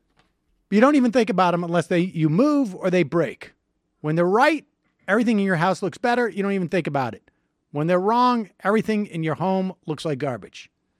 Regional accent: Boston, Massachusetts, United States; as you know, I grew up in the Boston area and I still have local connections.

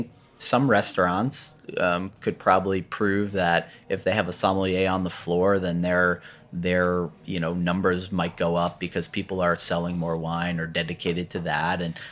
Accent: New Jersey, United States; Maybe I'm a picky eater. Maybe I'm from New Jersey.

